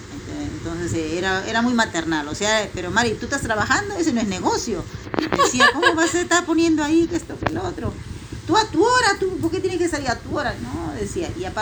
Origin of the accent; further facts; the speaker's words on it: Peru; en mi país hay un lugar que se llama Arequipa, una provincia, un departamento